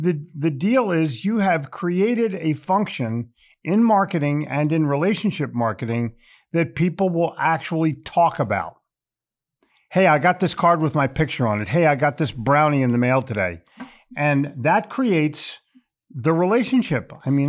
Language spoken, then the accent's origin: English; New York, United States; now in Charlotte, United States; yeah, we're very sensitive over here in Charlotte because we came from New York.